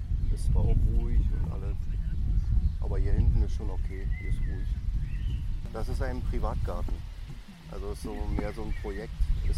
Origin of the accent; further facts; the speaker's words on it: Prenzlauer Berg, Berlin, Germany; eigentlich nicht von hier. Ich komme eigentlich aus Prenzlberg. Wir sind hier seit 2006.